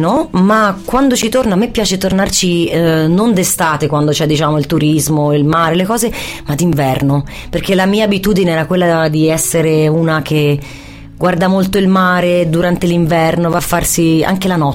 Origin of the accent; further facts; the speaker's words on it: Livorno, Tuscany, Italy; Sono toscana doc livornese.